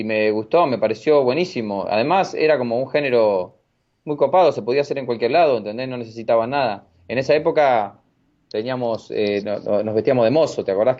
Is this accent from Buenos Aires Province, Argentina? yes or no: yes; 9 de Julio, Buenos Aires Province, Argentina; moved away as an adult; bonaerense, de 9 de julio, provincia de Buenos